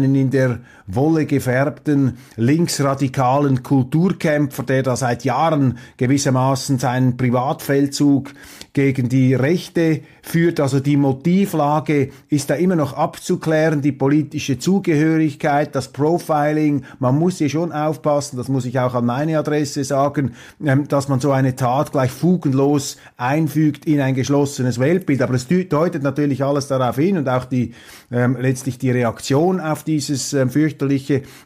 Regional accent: Switzerland; Also ich will hier jetzt nicht alarmistisch mich aufblustern als Schweizer, der da den Amerikanern die Demokratie erklären möchte.

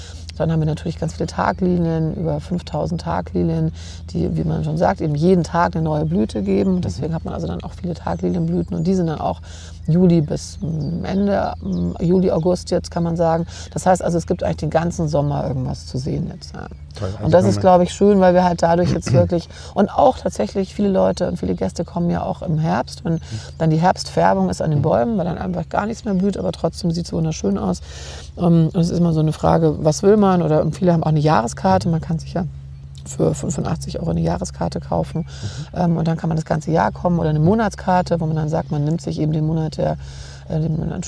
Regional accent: Munich, Bavaria, Germany; ich komme ja aus München

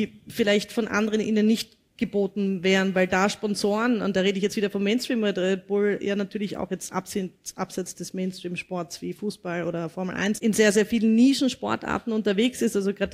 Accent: Vienna, Austria; Deswegen kann ich jetzt auch nur großgoschert, sagt man bei uns in Wien, davon reden

